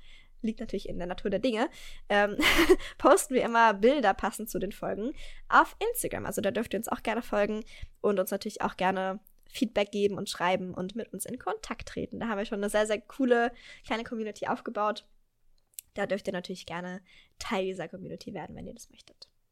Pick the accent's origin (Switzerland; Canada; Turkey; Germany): Germany; Mainz, Rhineland-Palatinate; ich komme ja wie gesagt aus Mainz